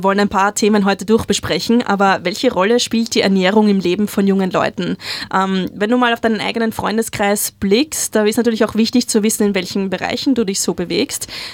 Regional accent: Australia; German is a second language; Bei uns in Australien ganz bestimmt nicht, aber die Zahlen sind noch ein bisschen höher in Deutschland.

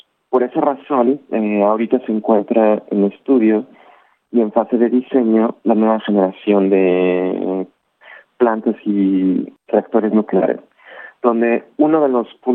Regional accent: Mexico; yo soy ingeniero de México

